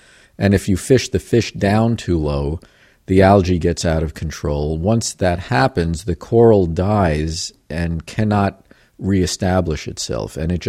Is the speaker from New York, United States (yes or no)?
yes; New York, United States; to the extent that I have grown up, I grew up around Long Island, and you know, I have some perspective.